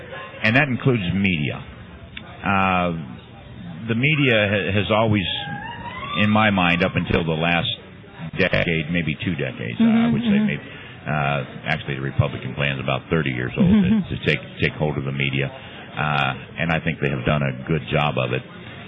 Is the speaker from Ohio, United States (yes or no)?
yes; Ohio, United States; I can think of, you know, I'm originally from Ohio, and in Columbus, Ohio, for example